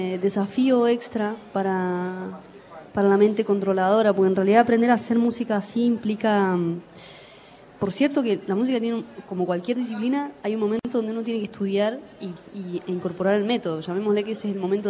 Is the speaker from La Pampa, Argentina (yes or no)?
no; Córdoba, Argentina; born there; nací en Córdoba, pero nómade, de esencia nómade.